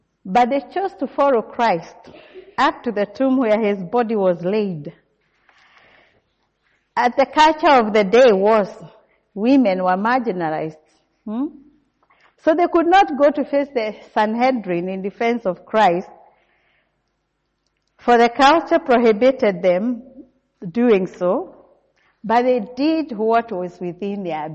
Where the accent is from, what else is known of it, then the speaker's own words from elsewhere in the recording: Kenya; now in Australia; Allow me if my accent sounds a bit different. I come from Kenya. I migrated here. It will be 14 years this July, and I love being in Australia.